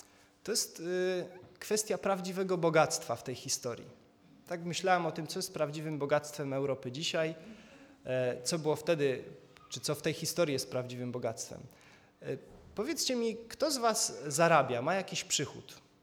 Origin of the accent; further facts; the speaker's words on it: Wisła, Silesian Voivodeship, Poland; Ja jestem z Wisły, jestem lokalnym patriotą.